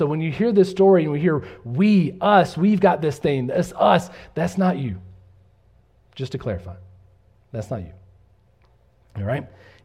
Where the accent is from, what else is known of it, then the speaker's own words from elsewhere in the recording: the South, United States; I'm not saying that because I'm from the South and I say y'all a lot.